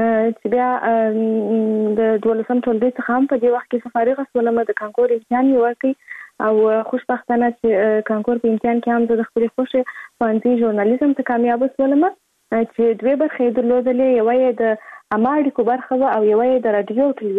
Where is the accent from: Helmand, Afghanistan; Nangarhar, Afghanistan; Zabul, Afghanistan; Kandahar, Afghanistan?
Kandahar, Afghanistan; born there